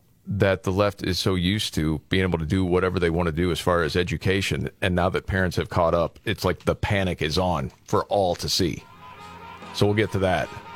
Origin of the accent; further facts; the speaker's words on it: Knoxville, Illinois, United States; I grew up in Knoxville, Illinois.